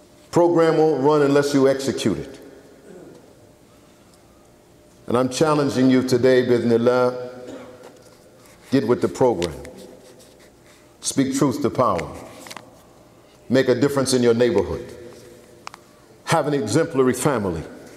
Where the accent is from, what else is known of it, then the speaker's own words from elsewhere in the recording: Brooklyn, New York, United States; I grew up in Brooklyn, I'm an American.